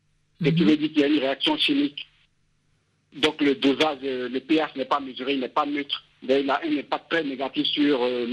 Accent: Bouaké, Vallée du Bandama, Côte d’Ivoire; born there; now in Abidjan, Côte d'Ivoire; Je suis né à Boaké, je suis de Tchéné, précisément de Tchéné.

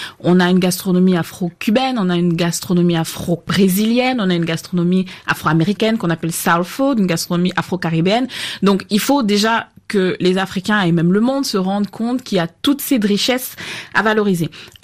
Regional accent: Cameroon; moi je suis camerounaise.

